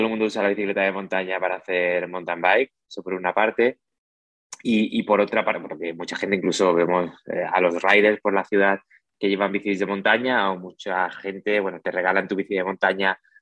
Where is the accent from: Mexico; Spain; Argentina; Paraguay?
Spain; accent: central Spain (meseta); Yo creo que por mi acento podéis ver que centralismo no se mueve, no se mueve de la meseta